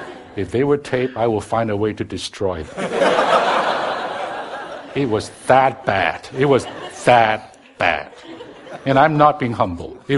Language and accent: English; Hong Kong; English is a second language; Mind you, I'm from Hong Kong, he knows. We're both from Hong Kong. And we didn't grow up, we kind of know some Mandarin, but that's not our mother tongue, right?